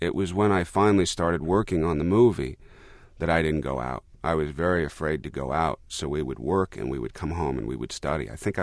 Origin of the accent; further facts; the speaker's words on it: Paso Robles, California, United States; I was raised in Paso Robles, Templeton, California, and we had 65 horses, you know, give or take a few at different times.